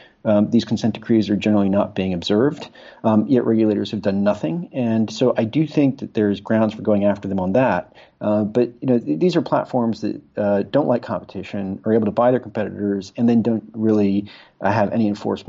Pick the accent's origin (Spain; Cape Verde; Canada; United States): Spain; now in London, United Kingdom; I currently live in London, and I grew up in Spain.